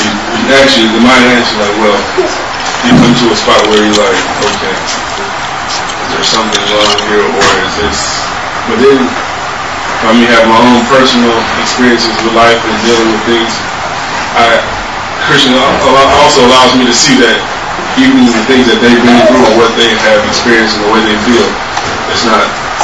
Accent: West Virginia, United States; I was just saying I was born and raised in the movement, and I grew up in West Virginia around the time all of the incident that took place

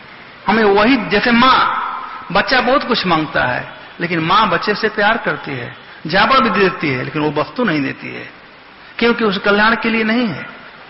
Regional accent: Bihar, India; हमारे यहां बिहार में कहावत है, जो रोगिया मांगेला वह बैदा बतावेला है।

